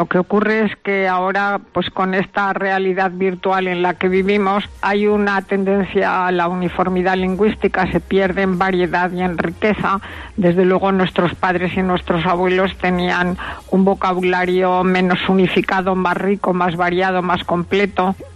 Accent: Molina de Aragón, Castilla-La Mancha, Spain; el que se acuerden los de mi tierra de nacimiento y de crianza, porque pasé en Molina de Aragón pues hasta que terminé mis estudios de preuniversitario.

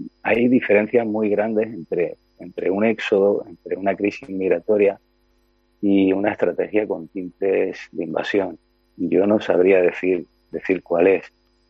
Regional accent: Ceuta, Spain; y los que no queremos salir perjudicados somos las personas de Ceuta

